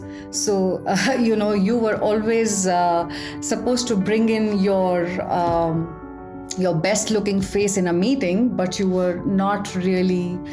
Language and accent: English; Delhi, India; I was born and brought up in Delhi, so that makes me a true blue Punjabi.